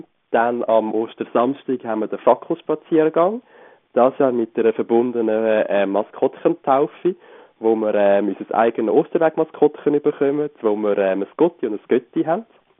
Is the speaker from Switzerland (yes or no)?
yes; Switzerland; ich wollte das etwas machen bei uns in der Schweiz.